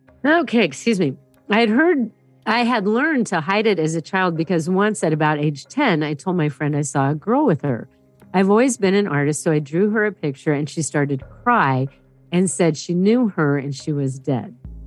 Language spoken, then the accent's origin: English; Michigan, United States; I'm from Michigan.